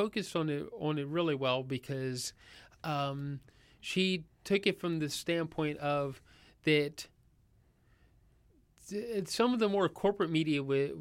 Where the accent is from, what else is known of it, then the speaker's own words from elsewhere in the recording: British Columbia, Canada; And we need, and as British Columbians, we need to cherish it and stop causing more regression by ripping down the forest and building useless dams.